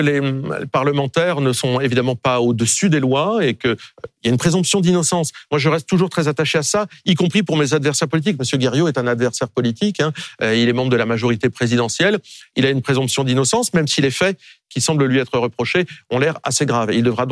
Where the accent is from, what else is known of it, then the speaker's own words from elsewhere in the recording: Hauts-de-France, France; Moi, je suis nordiste.